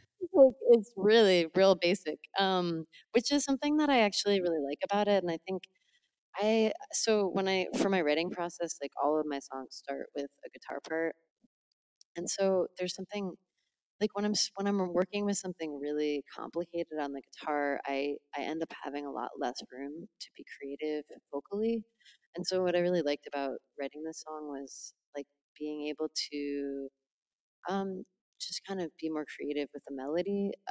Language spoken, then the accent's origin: English; Connecticut, United States; moved away as an adult; also born or lived in Massachusetts / New York; now in Portland, United States; So I grew up in Connecticut, and I lived in Connecticut and Massachusetts for like all of my adult life. And then I moved to New York for about a year and a half. And then I decided to move across the country to Portland, Oregon.